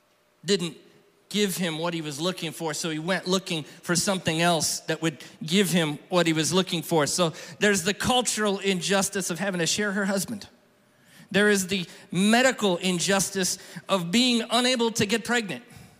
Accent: Fellsmere, Florida, United States; I'm from Fellsmere, y'all.

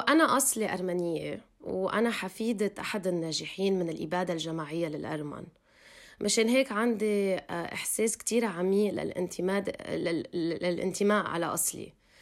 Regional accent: Lebanon; first language Armenian; Arabic is a second language; بحكي الأرمني مع أهلي أكتر شي بالبيت، ومشان هيك هو اللغة اللي كان أكتر شي طبيعي لألي أحكي. سو كبرت بلبنان

